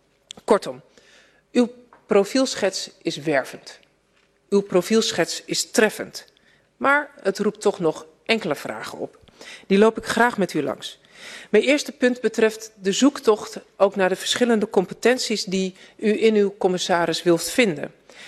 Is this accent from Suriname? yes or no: no; Zeewolde, Flevoland, Netherlands; Omdat ik een deel van mijn jeugd in Zeewolde heb doorgebracht.